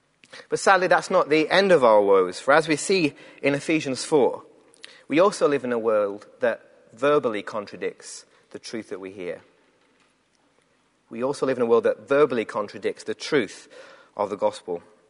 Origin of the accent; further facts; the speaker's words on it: England, United Kingdom; my first instinct is to thank God for being British, for having a British passport and being in England.